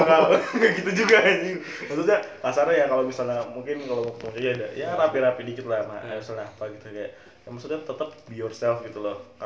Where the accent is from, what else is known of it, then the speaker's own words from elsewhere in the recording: Senulin, South Kalimantan, Indonesia; karena pertama rumah gue jauh kalau dari kota pusat kota Banjarbaru ya jatuhnya lumayan jauh karena gue dari Senulin kalau mau nongkrong ke Banjarbaru tuh ya 11 kilo lah kasarnya dari rumah gue itu